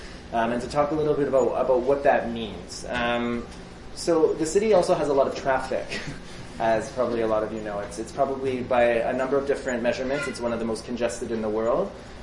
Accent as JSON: {"language": "English", "region": "Ontario", "country": "Canada", "tie": "born or raised there", "said": "I grew up in Northern Ontario, actually."}